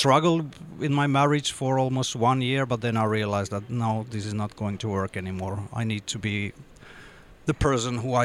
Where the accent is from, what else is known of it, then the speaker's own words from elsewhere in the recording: Jakobstad, Ostrobothnia, Finland; I grew up in Jakobstad, which is a Swedish-speaking small town by the coast up north.